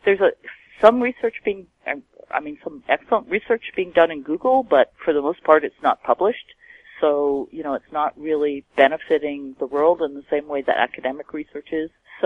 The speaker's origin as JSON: {"language": "English", "country": "Canada", "tie": "born or raised there", "said": "And I, being Canadian, having grown up in Canada, I had a strong desire that our children would actually be educated in Canada."}